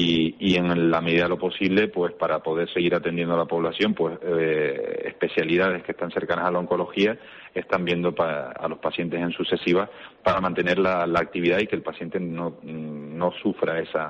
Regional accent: Madrid, Community of Madrid, Spain; Si a mí me ofrecen, y yo soy de Madrid, el poder trabajar en Madrid al lado de mi familia

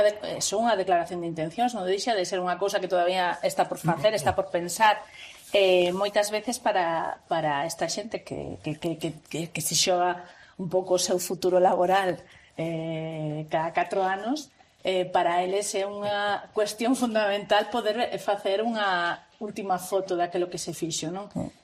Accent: Lugo, Galicia, Spain; esos que somos de Lugo de verdad, de toda a vida, de pura cepa

